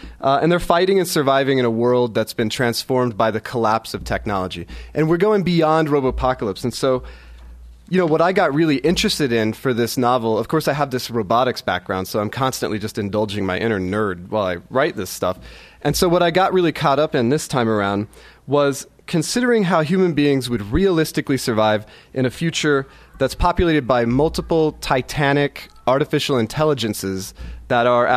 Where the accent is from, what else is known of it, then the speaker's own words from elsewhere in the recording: Oklahoma, United States; moved away; But it was only after I moved away from Oklahoma that I really realized this thing that was just sort of the background of where I grew up is not the same in other places.